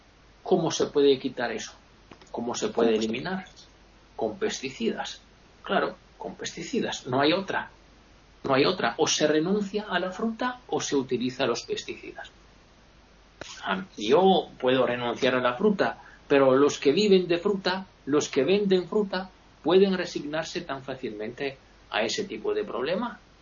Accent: Italy; Yo me considero un italiano medio. Medio bajo, bueno.

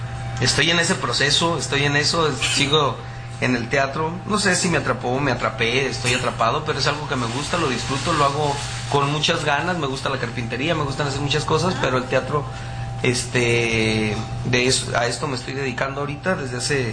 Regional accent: Tijuana, Baja California, Mexico; yo soy de Tijuana, vine a dar función a Mexicali.

